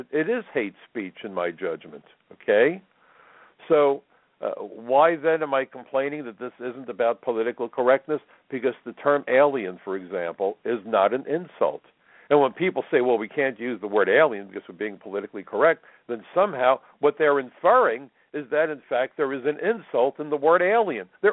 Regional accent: United States; I'm from the United States, and in fact, I'm a federal agent back home.

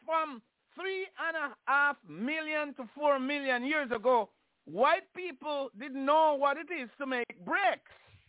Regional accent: Jamaica; But based on the way I grew up in Jamaica and understand the grading of school

